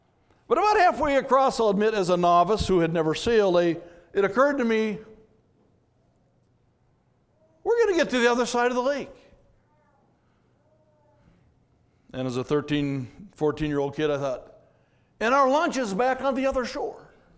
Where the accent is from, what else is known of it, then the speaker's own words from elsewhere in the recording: Minnesota, United States; I grew up in Minnesota, as you know, but I hadn't seen a lot of sailboats.